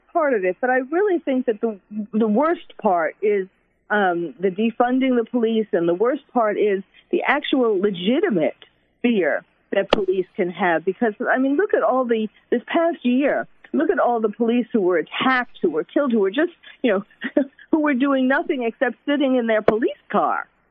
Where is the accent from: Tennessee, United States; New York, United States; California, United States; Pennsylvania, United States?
New York, United States; especially I'm from New York, and I'm born and bred